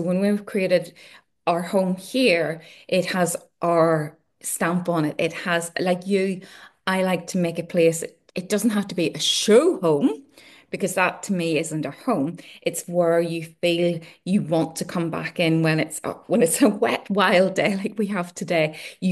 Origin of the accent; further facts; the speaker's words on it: Northern Ireland, United Kingdom; when I grew up in Northern Ireland back in the Troubles